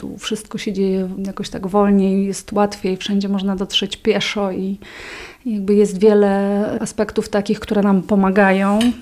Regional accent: Łuków, Lublin Voivodeship, Poland; Nie, ja też pochodzę z Lubelszczyzny, z Łukowa, ale Łuków jest miastem jednak przemysłowym i takim płaskim też, tak bardzo, no i bardzo mniej zielonym

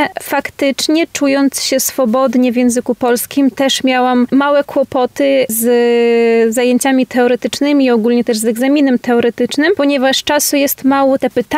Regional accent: Ukraine; now in Lublin, Poland; pochodzę z Ukrainy, ale obecnie mieszkam w Lublinie.

